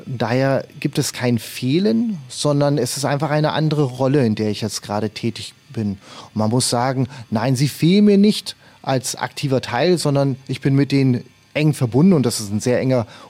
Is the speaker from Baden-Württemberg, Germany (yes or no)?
no; North Rhine-Westphalia, Germany; ich bin geboren und groß geworden im wunderschönen Münsterland, tief katholisch, war dort auch zum Schluss Schüler eines privaten Klostergymnasiums.